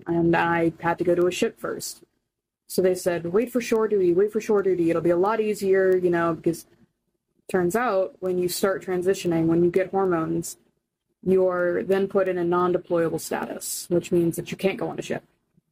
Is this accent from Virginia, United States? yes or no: no; Florida, United States; And I come from a very conservative state. I come from Florida.